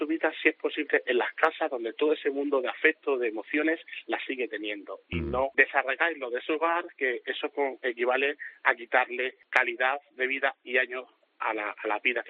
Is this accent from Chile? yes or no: no; Pescueza, Extremadura, Spain; como yo soy una de las familias que he retornado a volver a vivir en mi pueblo.